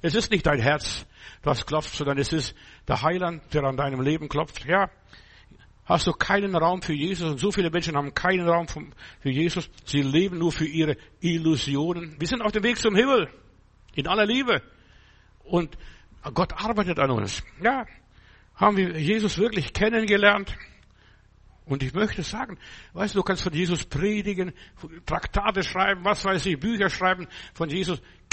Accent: Altötting, Bavaria, Germany; Ich bin in Altötting groß geworden, also meine jungen Jahre verbracht. In Altötting, das ist ein katholischer Wallfahrtsort.

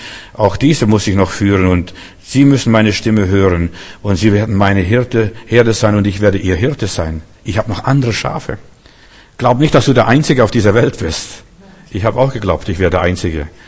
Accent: Memel, Klaipėda County, Lithuania; Mein Vater, ich bin da auf dem Land groß geworden, mein Vater, der hat mal Ferkel vom Markt gekauft, wir sind im Memel auf dem Markt

